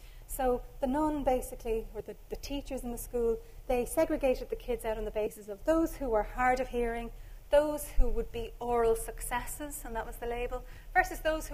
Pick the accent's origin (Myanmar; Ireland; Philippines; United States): Ireland; Dublin, Leinster; I grew up in Cabra, so the Schools for the Deaf were literally just up the road from me.